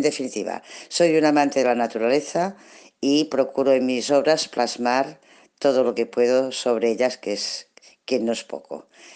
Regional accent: Barcelona, Catalonia, Spain; de Barcelona, España.

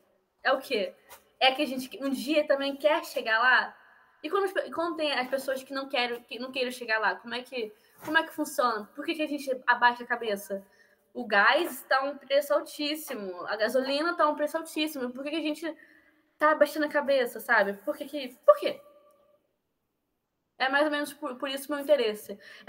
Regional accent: Rio de Janeiro, Brazil; como eu já te falei, eu vim de Realengo, não tenho dinheiro

